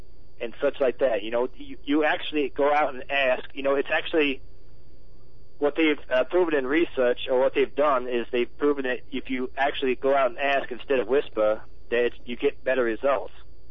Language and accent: English; Louisiana, United States; born there; I was born in Louisiana.